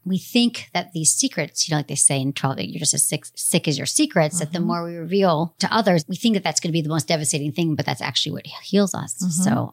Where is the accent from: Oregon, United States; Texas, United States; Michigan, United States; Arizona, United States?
Michigan, United States; 43, Michigan, my home state.